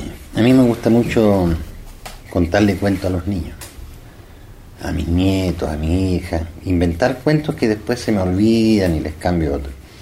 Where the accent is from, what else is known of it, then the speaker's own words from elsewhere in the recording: Temuco, Araucanía, Chile; yo soy de Temuco, pasé mi infancia, mi juventud ahí.